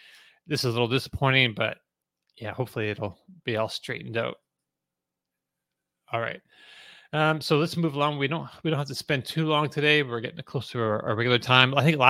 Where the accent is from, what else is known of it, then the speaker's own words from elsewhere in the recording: Canada; I grew up in Canada and worked and lived in Canada for a while.